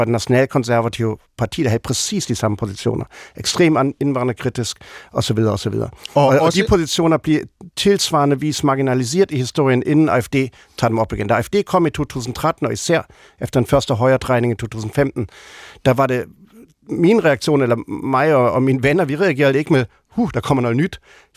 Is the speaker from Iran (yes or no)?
no; Berlin, Germany; jeg voksede op i Vestberlin i 70'erne og 80'erne